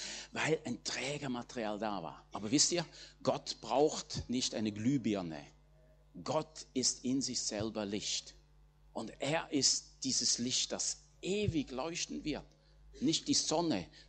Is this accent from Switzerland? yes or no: yes; Switzerland; Gut, in der Schweiz war ich nicht Fischer, aber ich bin Bauerssohn, da im Bauernhof groß geworden.